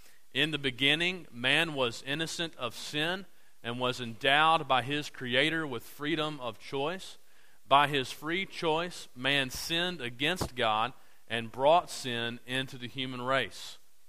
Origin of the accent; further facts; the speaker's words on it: Indiana, United States; we came from Indiana where it was a bunch of farmland